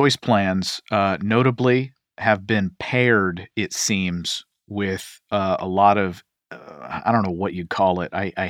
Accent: Kentucky, United States; 2021, the year of school choice, didn't work out as hoped in my home state of Kentucky

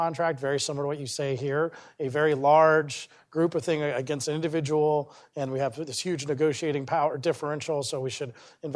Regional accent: Parker, Colorado, United States; which is right next to where I grew up in Parker, Colorado

